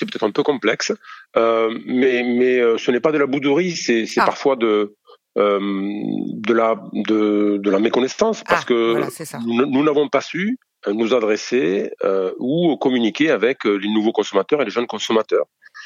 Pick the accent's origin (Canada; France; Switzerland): France; Bordeaux, Nouvelle-Aquitaine; Je suis bordelais, donc je passerai.